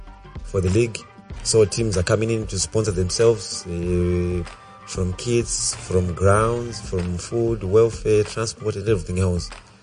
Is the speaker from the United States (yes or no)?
no; Zimbabwe; where we're from Zimbabwe